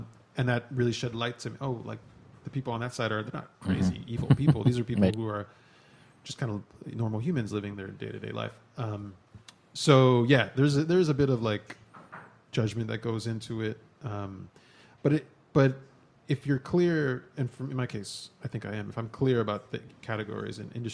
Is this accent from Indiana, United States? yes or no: no; Queens, New York, United States; I grew up in Queens, New York. This little neighborhood called Belrose, New York, which is like far out east and close to Long Island, actually. And it was a really working class neighborhood.